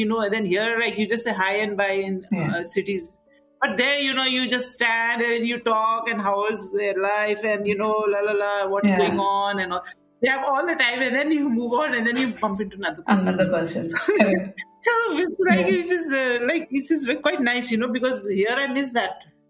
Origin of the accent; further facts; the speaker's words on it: Darjeeling, West Bengal, India; Darjeeling, growing up in Darjeeling, like, you know, you're also from Darjeeling, so you know what the favorite places are.